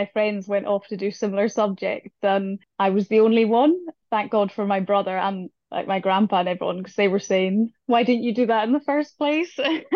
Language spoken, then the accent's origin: English; Stornoway, Scotland, United Kingdom; I grew up just outside Stornoway on a dairy farm. It was called Goatill Farm.